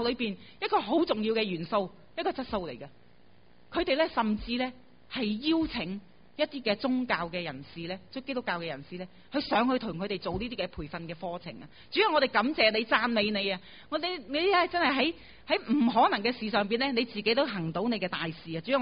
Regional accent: Hong Kong; 我们在香港生于斯，长于斯。

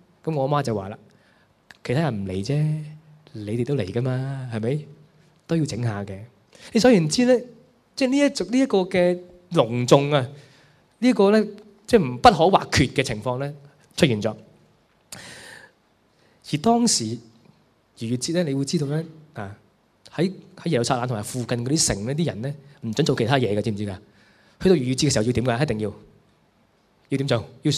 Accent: China; 其實咧，我哋體會中國人嘅春節咧

